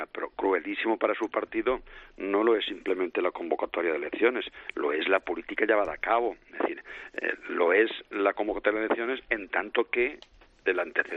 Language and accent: Spanish; Alcampel, Aragon, Spain; born there; Yo nací en Aragón, en Alcampel, tengo mi familia allí, un montón de amigos en todas partes, siento lazos en tantos puntos distintos de España.